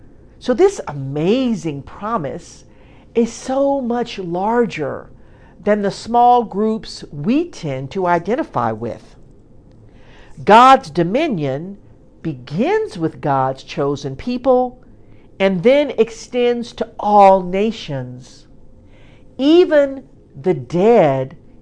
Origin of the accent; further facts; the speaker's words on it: Arkansas, United States; now in Tennessee, United States; As a girl growing up in Arkansas, a few hours away from Memphis